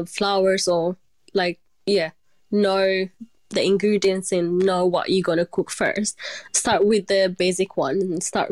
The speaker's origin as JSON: {"language": "English", "country": "Ethiopia", "moved": "yes", "lives_now": "Wollongong, Australia", "said": "we came to Wollongong straight from Ethiopia, and it feels really like home."}